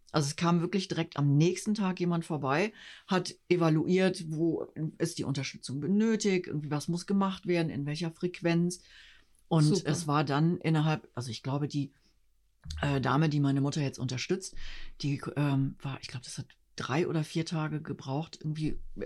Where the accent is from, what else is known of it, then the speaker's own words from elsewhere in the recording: Cologne, North Rhine-Westphalia, Germany; moved away as an adult; now in Berlin, Germany; ich bin ja Kölnerin, wie man vielleicht auch ein kleines bisschen hört. Ein ganz kleines bisschen. Und bin dann aus beruflichen Gründen vor über 7 Jahren irgendwie nach Berlin gezogen.